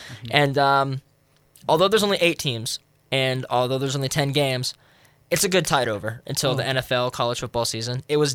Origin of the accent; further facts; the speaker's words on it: Ohio, United States; I'm a Detroit guy, and I'm from Ohio